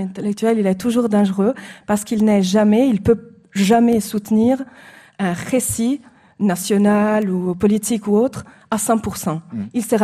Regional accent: Italy; French is a second language; now in Egypt; non pas en tant que chercheuse, en tant qu'italienne en Égypte maintenant.

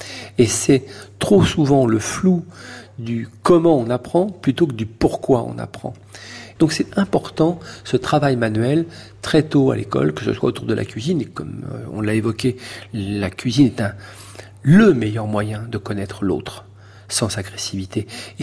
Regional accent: Paris, Île-de-France, France; born there; Moi, je suis né à Ménilmontant, comme vous le savez.

